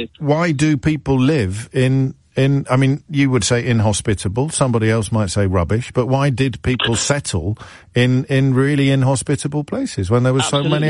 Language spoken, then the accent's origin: English; Kidderminster, West Midlands, United Kingdom; I grew up in Kidderminster, mate.